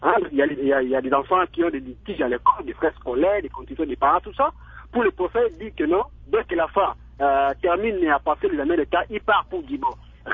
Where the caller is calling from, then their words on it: Mbandaka, Équateur, DR Congo; Parce qu'il y a un compteur, chez nous, en Bandaka, là où moi je suis, les enfants se préparent très bien.